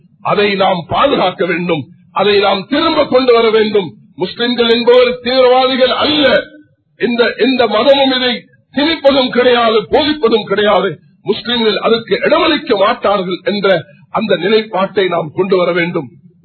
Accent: Sri Lanka; இந்த நாட்டுடைய பிரஜைகள் என்ற அடிப்படையில் நாங்கள் Sri Lankans, we love our motherland, எங்களுடைய தாய்நாட்டை நாம் நேசிக்கிறோம்.

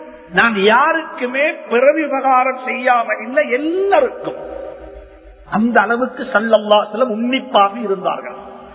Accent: Sri Lanka; born there; புரிந்து கொள்ளுங்கள், இந்த இலங்கையில நாங்கள் பிறந்தோம், இலங்கை பிரஜைகளாக வாழ்ந்து கொண்டிருக்கிறோம்.

